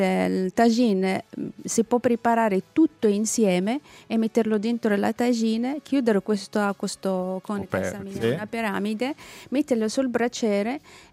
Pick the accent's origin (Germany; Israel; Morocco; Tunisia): Morocco; Essaouira, Marrakesh-Safi; Io sono nata e cresciuta a Essaouira e la vedo trasformarsi di anno in anno